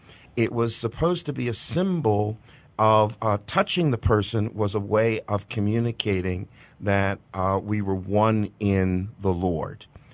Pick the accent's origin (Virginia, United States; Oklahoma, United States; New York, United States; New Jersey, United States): New Jersey, United States; I grew up in New Jersey, and at my confirmation, I was also given a tap on the cheek